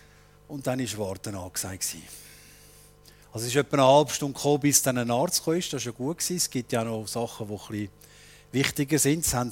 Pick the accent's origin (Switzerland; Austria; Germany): Switzerland; Aber eben wir Schweizer, 5 Minuten und dann schauen wir auf die Uhr und fangen an zu reagieren.